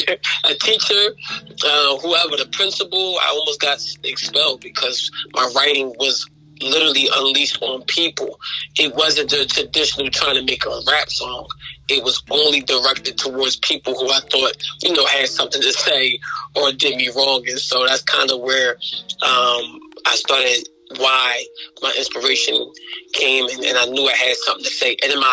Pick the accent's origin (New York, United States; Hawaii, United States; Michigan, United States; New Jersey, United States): New Jersey, United States; Sicklerville; also born or lived in Philadelphia; Well, I come from North Philadelphia, a small portion of it called Nicetown. However, I was raised, I was there about to the age of 8 through 10, and then I was raised in South Jersey, a small town called Sicklerville, New Jersey.